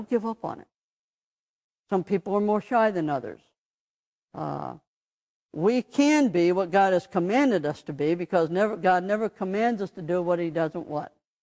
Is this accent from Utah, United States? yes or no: no; Ohio, United States; now in California, United States; I'm from Ohio. I'm a transplant. And all of a sudden, I end up in California, and I'm in the minority.